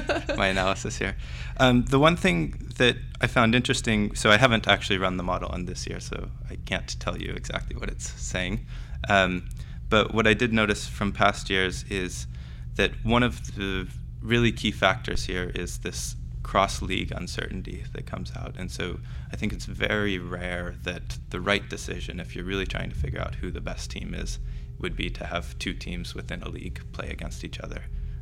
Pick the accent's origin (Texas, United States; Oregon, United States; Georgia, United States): Oregon, United States; moved away as an adult; also born or lived in Toronto, Canada / Cambridge; I grew up in Oregon. I went to school there as a kid. I went to Stanford as an undergrad, did computer science, and then upon finishing there, I went over to Toronto for a master's and a PhD.